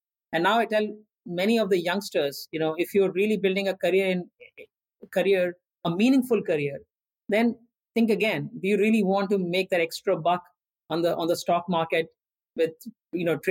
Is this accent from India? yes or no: yes; India; In growing up in India in the 80s and 90s was very different.